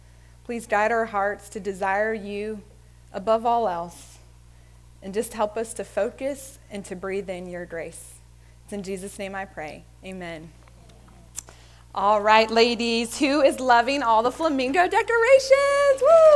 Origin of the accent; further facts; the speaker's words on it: Maryland, United States; now in Livingston, United States; God called my family to move here to Livingston, Louisiana. I'm originally from Maryland, kind of traveled all over, and then have landed here.